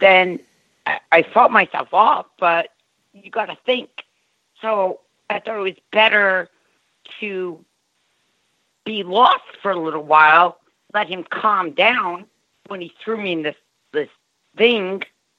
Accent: Cold Spring Harbor, New York, United States; This is like, I grew up in Long Island, Cold Spring Harbor, like way down the road and then way into the woods.

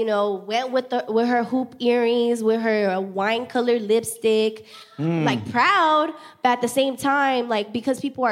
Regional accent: Los Angeles, California, United States; Yeah, I mean, growing up in South Central, I have been shot at before.

